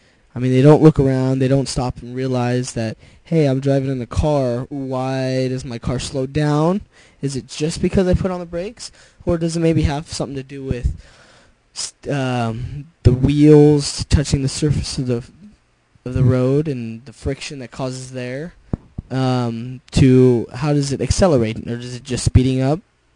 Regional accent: Sonoma, California, United States; I'm from Sonoma, California, which is probably about 45 minutes north of San Francisco, next to Napa. It's in the wine country, the real wine country, that is, anyway.

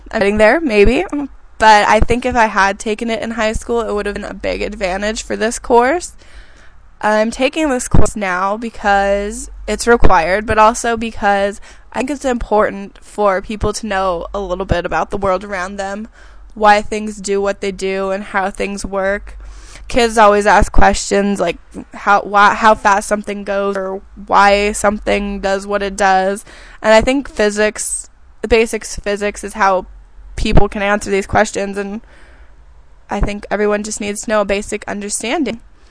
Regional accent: Hollister, California, United States; from Hollister, but just Hollister, nowhere near the beach, earthquake capital of the world. That's my hometown. I didn't love it when I was there, but I definitely miss it now.

